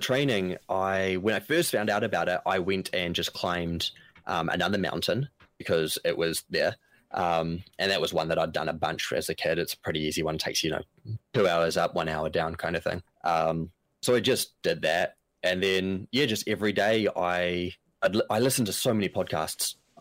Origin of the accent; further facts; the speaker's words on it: Taupo, Waikato, New Zealand; Actually, where I grew up in Taupo in New Zealand